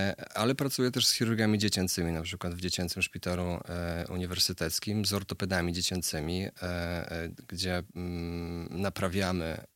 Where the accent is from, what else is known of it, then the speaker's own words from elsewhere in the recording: Koszalin, West Pomeranian Voivodeship, Poland; Ja urodziłem się i wychowałem w Koszalinie, natomiast mam ogromną rodzinę w Białymstoku i na Podlasiu. Mój dziadek urodził się na Podlasiu, moi dziadkowie tu cały czas mieszkają.